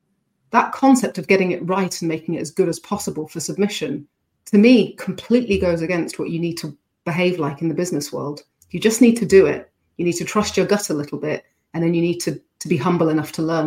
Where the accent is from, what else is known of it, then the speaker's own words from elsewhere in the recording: United Kingdom; oh, well, I'm British. I'm supposed to tell you lots of really good things first.